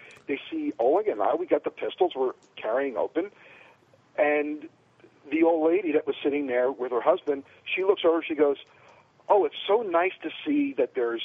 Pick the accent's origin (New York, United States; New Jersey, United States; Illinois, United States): New York, United States; I'm like, and I'm a New Yorker where you just don't do that.